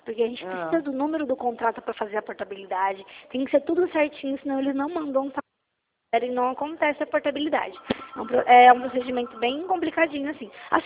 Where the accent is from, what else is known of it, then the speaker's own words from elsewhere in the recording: Hortolândia, São Paulo, Brazil; Ó, eu sou aqui de Hortolândia.